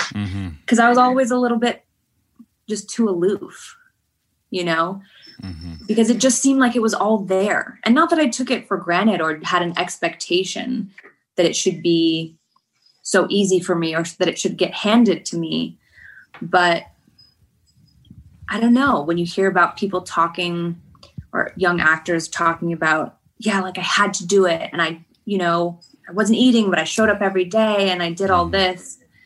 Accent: Kentucky, United States; born there; It's so strange, too, whenever I think about that I was born in Kentucky. Like, does that kind of make me a Southern woman?

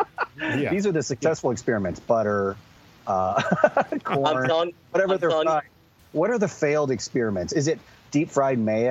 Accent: Philippines; I'm Filipino

